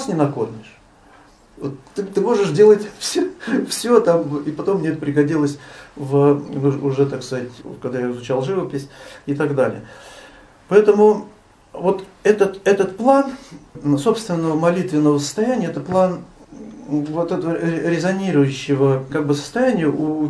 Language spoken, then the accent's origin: Russian; Tatarstan, Russia; Ну, я родился, вырос в Татарстане, недалеко от Елабуги это было, в общем. Я туда много раз в детстве тоже ездил.